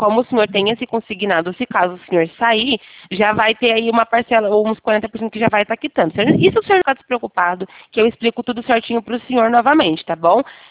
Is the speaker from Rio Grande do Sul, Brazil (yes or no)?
no; Sumaré, São Paulo, Brazil; Eu sou daqui de São Paulo, interior de São Paulo, de Campinas, Sumaré, do lado de Campinas.